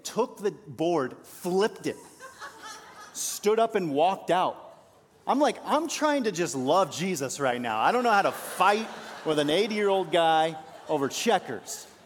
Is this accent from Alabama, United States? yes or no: no; California, United States; I grew up in California, and I'm a Christian.